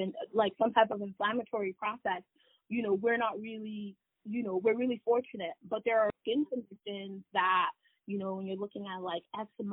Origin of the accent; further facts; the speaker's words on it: Nigeria; I'm Nigerian.